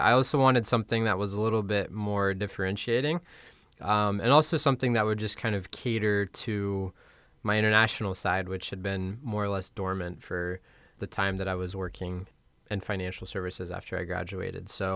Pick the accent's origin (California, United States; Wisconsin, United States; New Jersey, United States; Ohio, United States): Ohio, United States; Columbus; So I grew up in Columbus, Ohio. So I'm American in terms of nationality.